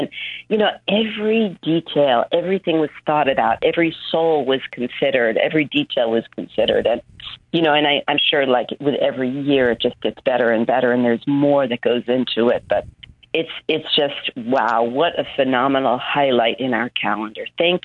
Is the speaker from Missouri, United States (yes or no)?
no; New York, United States; I grew up in New York, 13 miles north of New York City.